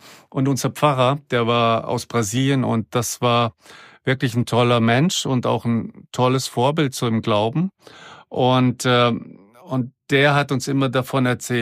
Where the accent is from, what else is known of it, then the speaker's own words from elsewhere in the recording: Southern Germany, Germany; Also ich bin auf dem Dorf groß geworden, da gab es keine Straßenkinder. Auf dem Dorf in Süddeutschland, das ist ähnlich wie hier in der Schweiz, wo wir heute sind